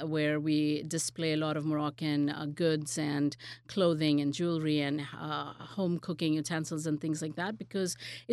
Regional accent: Hyderabad, Telangana, India; a very, very, very popular dish in Hyderabad, which is my hometown.

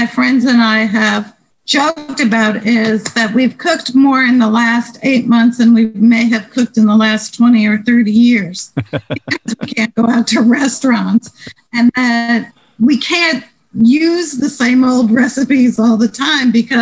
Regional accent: New York City, New York, United States; And, you know, I grew up in New York City. So, you know, there were Jewish delis

